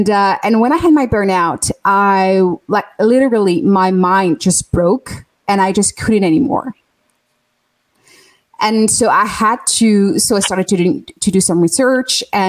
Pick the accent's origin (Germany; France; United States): France; English is a second language; moved away; So I'm now 37, but I was born in France, and I grew up in France, and I really grew up in a very toxic and abusive environment.